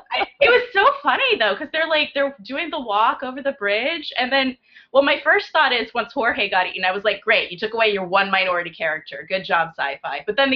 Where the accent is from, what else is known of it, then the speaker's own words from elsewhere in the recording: Orlando, Florida, United States; Oh, well, I'm from Orlando.